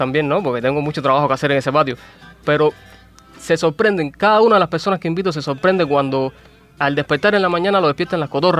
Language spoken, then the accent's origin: Spanish; Santa Clara, Villa Clara, Cuba; yo no soy de aquí, yo soy de allá de Santa Clara